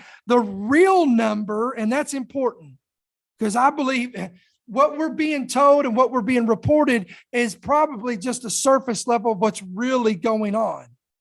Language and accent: English; United States; Because I am an American. This is where I live. This is my earthly citizenship.